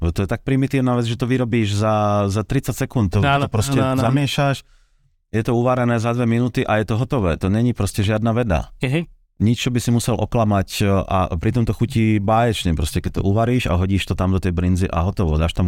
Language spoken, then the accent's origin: Slovak; Zlaté Moravce, Nitra Region, Slovakia; Ja som zo Zlatých Moraviec, to je Tekovský okres, dajme tomu, jo, Nitra, Tekov, jedno s druhým. A my sme, koľko sme od Komárna napríklad, sme 100 kilometrov, rozumieš, tak už sme Maďari, každý nám hovorí, že sme Maďari, ale my nie sme Maďari.